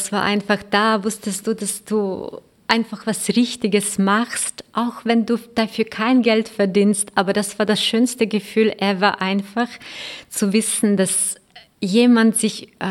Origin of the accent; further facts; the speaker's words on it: Ukraine; weil ich bin selber Ukrainerin